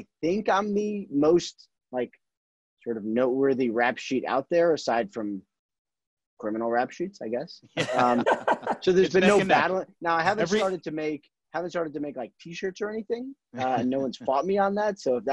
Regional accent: Chappaqua, New York, United States; So I grew up in Chappaqua, New York, you know, about 45 minutes or 50 minutes from the city.

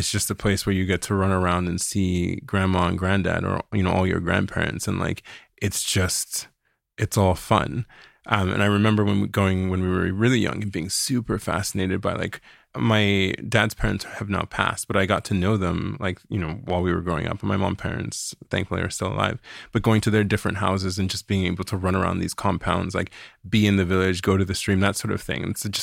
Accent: Washington, District of Columbia, United States; I grew up in first in Northwest DC and then in the northern suburbs of DC, which were also very white environments, but in a very Nigerian household.

